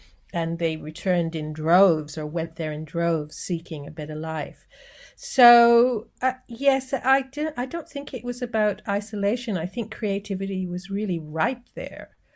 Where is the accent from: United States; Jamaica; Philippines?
Jamaica; because I am Jamaican